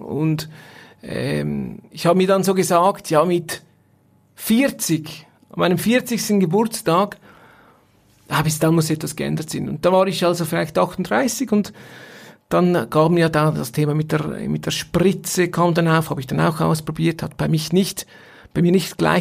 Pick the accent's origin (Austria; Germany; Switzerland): Switzerland; Rapperswil, St. Gallen; Und ich bin aus Rapperswil